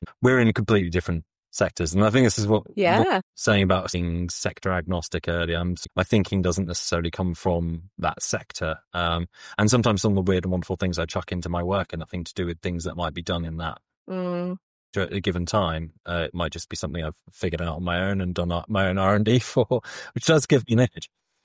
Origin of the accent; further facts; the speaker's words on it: Milton Keynes, South East England, United Kingdom; I grew up in Milton Keynes.